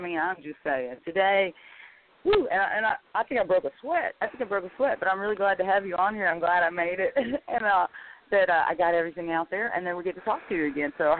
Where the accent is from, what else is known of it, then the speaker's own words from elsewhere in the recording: Mississippi, United States; He called me … I'm from Mississippi.